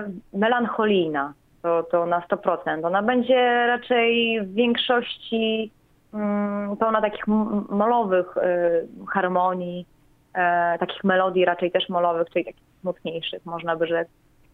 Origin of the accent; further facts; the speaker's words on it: Warmian-Masurian Voivodeship, Poland; Ja w ogóle, wiesz, pochodzę z małego miasteczka, z Warmii, z urokliwego po prostu miejsca.